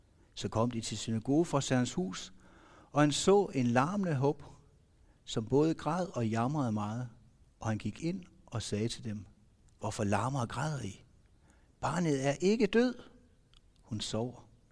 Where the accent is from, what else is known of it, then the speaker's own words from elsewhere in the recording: Engelsvang, Central Denmark Region, Denmark; Er fra Engelsvang af, fritidsforkynder i Innovation.